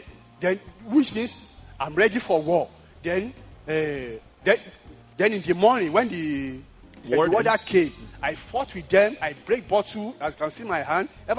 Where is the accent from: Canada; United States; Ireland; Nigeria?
Nigeria; now in Germany; I am a Nigerian, and I live in Germany. I am married to half German, half Hungarian. I live in Germany for 16 years.